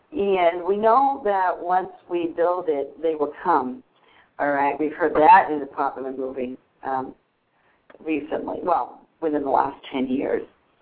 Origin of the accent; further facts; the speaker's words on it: New England, United States; I'm a broadcaster from the New England area